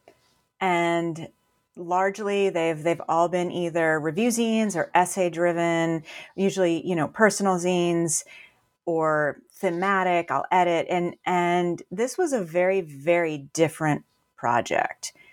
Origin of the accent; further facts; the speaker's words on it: Florida, United States; So I grew up in South Florida.